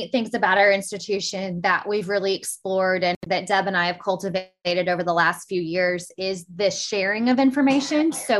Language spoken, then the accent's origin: English; Arkansas, United States; And remember, I'm from Arkansas, right?